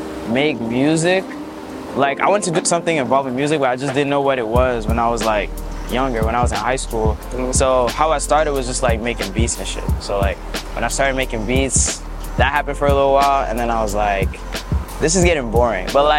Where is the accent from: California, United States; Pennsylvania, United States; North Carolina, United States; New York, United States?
New York, United States; Staten Island; I'm some kid from Staten Island who makes really good music.